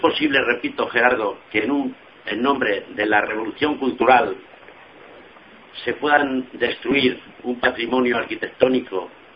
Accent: Riaño, Castile and León, Spain; Soy de Riaño, León.

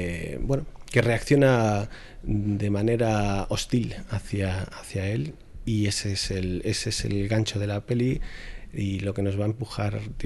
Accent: Region of Murcia, Spain; now in Madrid, Spain; Yo soy murciano y vengo de provincias, aunque llevo aquí en Madrid viviendo 10 años

